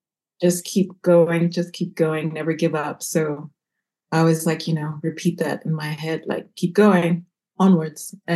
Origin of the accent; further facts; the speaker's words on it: Zimbabwe; filmmaker from Zimbabwe. And I'm currently in Zimbabwe, in Harare, the capital city.